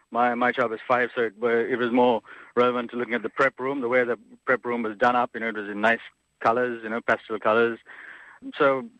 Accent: Sri Lanka; I'm from Sri Lanka, and I grew up in a fairly multicultural society with Buddhists, Hindus, Muslims and Christians.

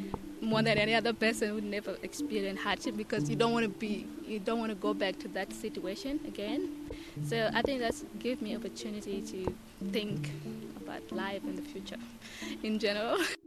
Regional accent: Kenya; also born or lived in Sudan; now in Australia; I grew up in Kenya as a refugee, so probably I left with my mother.

